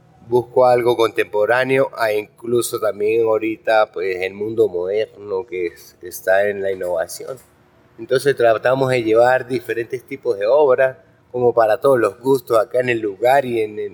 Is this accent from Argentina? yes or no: no; Mérida, Venezuela; moved away as an adult; now in Colombia; soy de la ciudad de Mérida, venezolano, ahorita estabilizado, voy para 5 años acá en la Comuna 4, en este lugar donde estoy pintando.